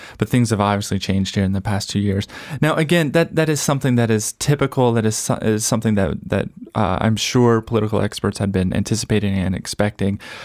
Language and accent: English; East Coast, United States; moved away; also born or lived in Oregon; I'm from the East Coast originally. Most recently lived on the West Coast and have spent most of my life out that way, in Oregon.